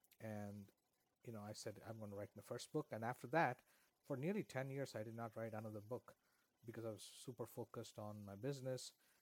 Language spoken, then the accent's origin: English; India; English is a second language; even though English was not my first language growing up in India